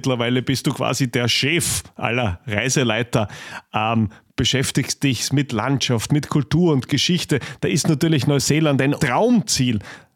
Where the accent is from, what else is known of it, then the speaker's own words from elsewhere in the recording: Austria; Und das sagen wir hier als Österreicher